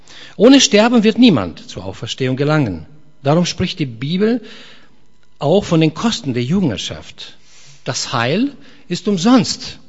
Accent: Romania; nach der Wende, als Ceausescu entfernt wurde und bei uns in Rumänien auch besser wurde, Demokratie

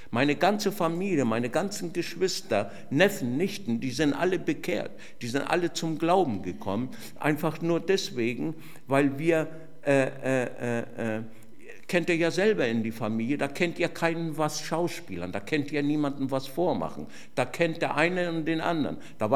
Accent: Fürth, Bavaria, Germany; born there; moved away; ich bin gebürtig aus Mittelfranken, aus Fürth, Nürnberg, und wir sind damals hier hochgezogen

